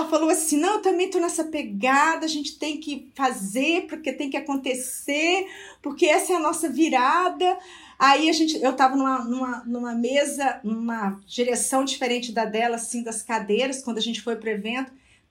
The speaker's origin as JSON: {"language": "Portuguese", "region": "Espírito Santo", "country": "Brazil", "said": "ele é de São Paulo, eu sou do Espírito Santo"}